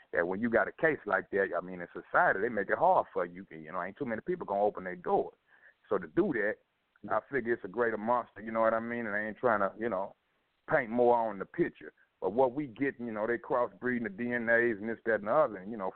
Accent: Chicago, Illinois, United States; I come from Chicago and I come to the South

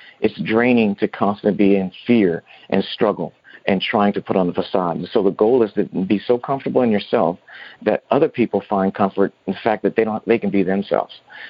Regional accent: Los Angeles, California, United States; So I grew up in Hollywood, meaning L.A., everybody wants to be famous.

